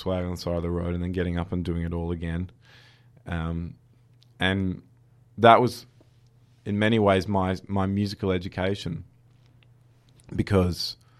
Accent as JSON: {"language": "English", "country": "Australia", "said": "they have a quality which is really ingrained in the way that we view the world as Australian."}